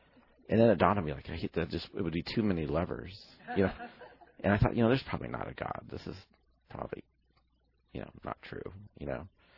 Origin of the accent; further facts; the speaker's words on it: Utah, United States; born there; So I was born in Utah, and kind of my earliest memories are of mountains and, you know, wide open spaces.